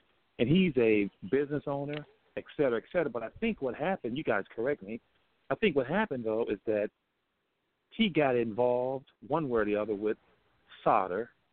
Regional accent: Michigan, United States; I'm originally from Michigan

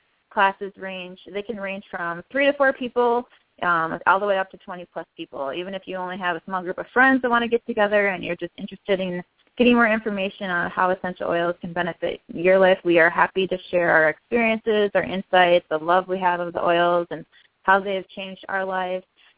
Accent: New Ulm, Minnesota, United States; I just moved back this past year to my hometown where I grew up in New Ulm.

